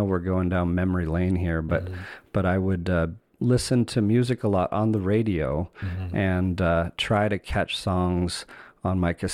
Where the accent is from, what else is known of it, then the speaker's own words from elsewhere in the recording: Eastern Canada, Canada; I grew up in Eastern Canada and was also outside all the time